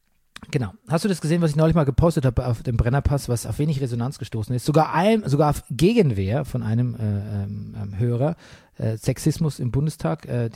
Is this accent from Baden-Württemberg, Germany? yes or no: yes; Stuttgart, Baden-Württemberg, Germany; Ja, und das ist meine Heimat.